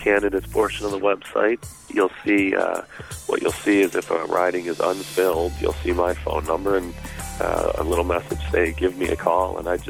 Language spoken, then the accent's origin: English; Michigan, United States; I grew up outside of Detroit, Michigan, and I got popped for marijuana 3 times in my teens